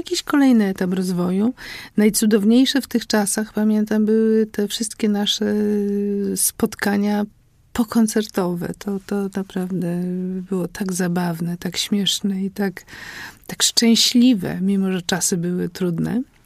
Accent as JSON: {"language": "Polish", "town": "Poznań", "region": "Greater Poland Voivodeship", "country": "Poland", "tie": "born or raised there", "said": "Poznań jest moim rodzinnym miastem po prostu. Tutaj się urodziłam, tutaj się kształtowałam, tu mam rodzinę, mam bliskich."}